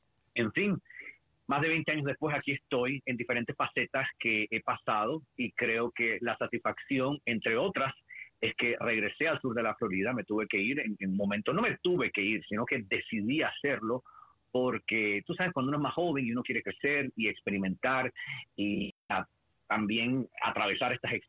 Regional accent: Masaya, Nicaragua; born there; Mira, yo nací en Masaya, en Nicaragua. Masaya es una ciudad, eso es la como se le conoce, que está localizada a 28 kilómetros de la capital nicaragüense, que es Managua.

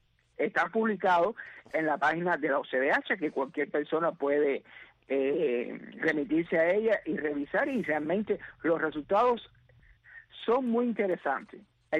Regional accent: Cuba

